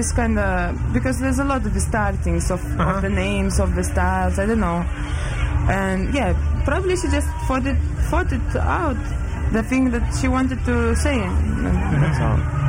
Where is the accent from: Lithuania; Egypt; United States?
Lithuania; We come from Lithuania, it's a neighbor country. sisters of the Baltic states.